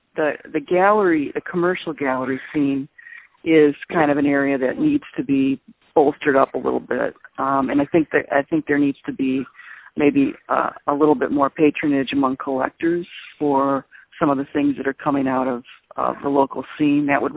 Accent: Detroit, Michigan, United States; I grew up in Detroit, and I kind of fell in love with the museum when I was a little kid.

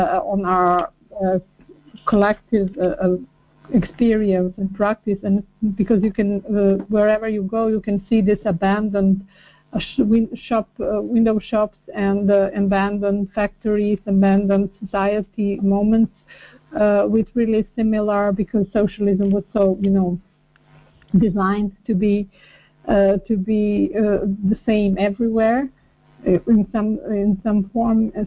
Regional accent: Montenegro; I'm currently in Montenegro because that's my home country. Montenegro, I don't know how much you know about it, is a Mediterranean small country, very small, 500,000 people

